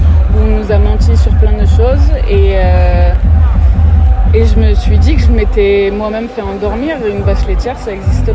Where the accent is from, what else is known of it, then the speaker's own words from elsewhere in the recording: Marseille, Provence-Alpes-Côte d'Azur, France; parce qu'on est quand même un peu français. Je vous rappelle qu'on est marseillais, mais on est français, quand même.